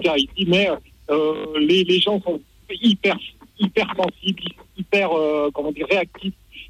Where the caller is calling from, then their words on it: Évry, Île-de-France, France; Je vous téléphone d'Evry.